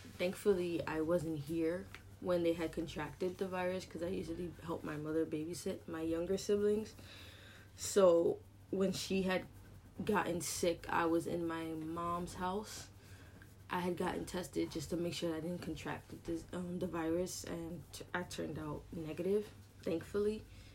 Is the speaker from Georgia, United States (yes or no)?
no; New York, United States; I'm born and raised in Harlem, New York. I'm 22 years old and I'm a Latina.